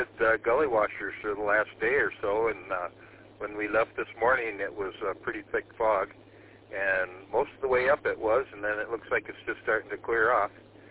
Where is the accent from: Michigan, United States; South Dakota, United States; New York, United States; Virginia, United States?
Michigan, United States; Elmira; I'm from Elmira, Michigan.